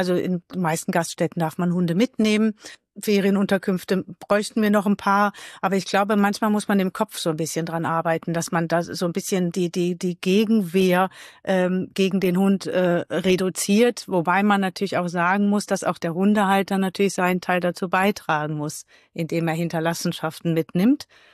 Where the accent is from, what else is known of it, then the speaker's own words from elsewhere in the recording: Cologne, North Rhine-Westphalia, Germany; born there; now in Rech, Germany; Ich lebe hier in Rech seit 7 Jahren, bin aber gebürtige Kölnerin